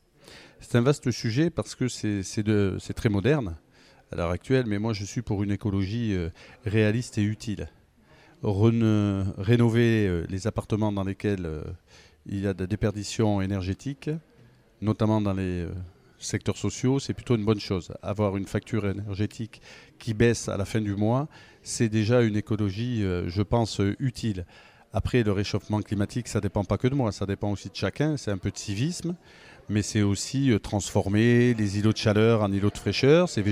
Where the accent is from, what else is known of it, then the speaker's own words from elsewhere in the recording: Tours, Centre-Val de Loire, France; Moi je suis Tourangeau, je suis né à Tours